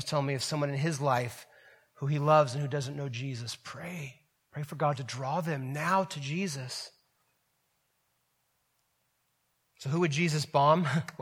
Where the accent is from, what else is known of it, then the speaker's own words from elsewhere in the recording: California, United States; also born or lived in Orange County, California / Ventura County, California; I remember moving back up to Northern California 15 years ago. We came from Southern California, Orange County, and then Ventura County, and it was striking to me to move back into Northern California where I grew up